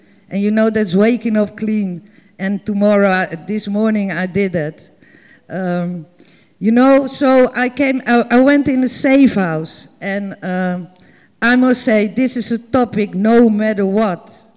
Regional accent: Amsterdam, North Holland, Netherlands; English is a second language; I come from Amsterdam.

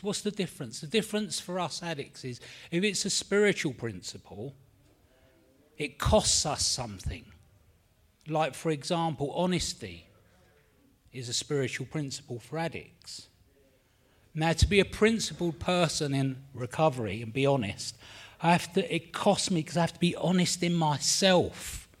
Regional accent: London, United Kingdom; I'm from London, England. I have an accent, so I might not sound English.

